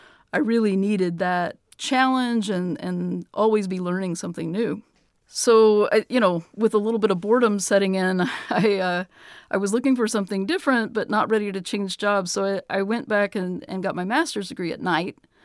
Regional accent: Texas, United States; So I grew up in Texas in the Dallas-Fort Worth area, and I went to undergraduate school there.

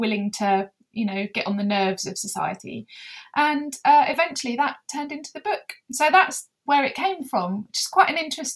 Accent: Chelmsford, East of England, United Kingdom; And I'm from Essex. I was born in Chelmsford right at the end of 1979, so grew up in the 80s and 90s.

